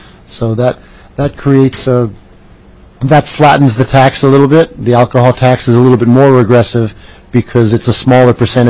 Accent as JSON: {"language": "English", "region": "New Jersey", "country": "United States", "tie": "born or raised there", "said": "Anecdotally, I grew up in New Jersey where clothing wasn't taxed on the sales tax, and a lot of New York people came to use our malls and buy clothing."}